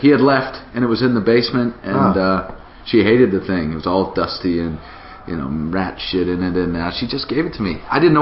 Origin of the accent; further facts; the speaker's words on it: Massachusetts, United States; I grew up on the Cape with Joel, the engineer, guitarist, multi-talented man in the other room there.